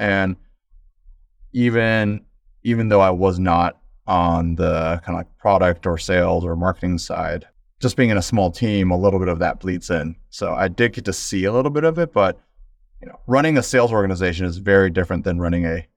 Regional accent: Midwest, United States; my parents were immigrants, but first generation American, growing up in the Midwest

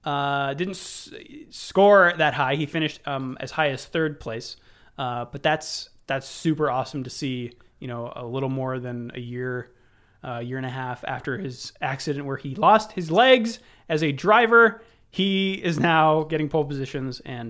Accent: United States; because maybe because I'm American.

